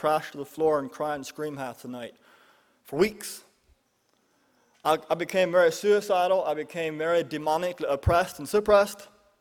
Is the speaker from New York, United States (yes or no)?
no; Pennsylvania, United States; I was born here in Lancaster County. I was Old Order Amish. I grew up about an hour and a half northwest of here in a fairly dysfunctional Amish family.